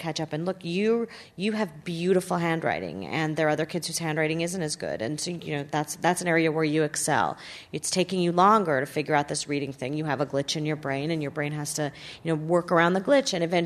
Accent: New Jersey, United States; I grew up in New Jersey, and all the daddies got off the train.

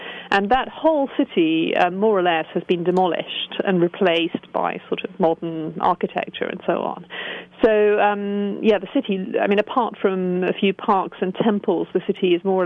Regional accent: Oxford, South East England, United Kingdom; now in London, United Kingdom; I grew up in Oxford, England, and now I live in London.

